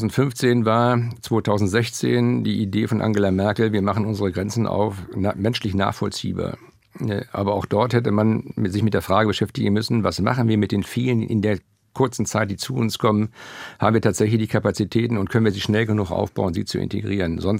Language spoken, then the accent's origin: German; Schleswig-Holstein, Germany; ich komme aus Schleswig-Holstein